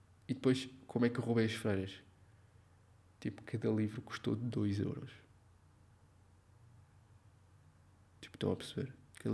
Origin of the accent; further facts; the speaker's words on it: Portugal; E para mim, então, que sou português, tipo, vocabulário novo, tipo, tudo.